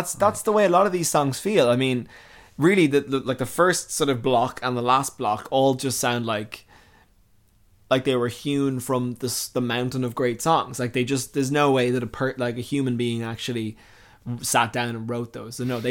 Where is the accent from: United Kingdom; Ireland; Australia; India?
Ireland; We're all Irish citizens.